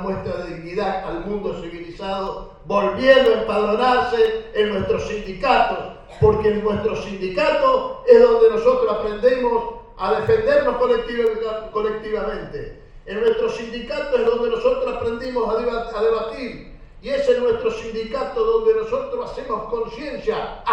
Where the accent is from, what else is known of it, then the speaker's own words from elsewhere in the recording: Argentina; lo que realmente nos llena de orgullo como trabajadores argentinos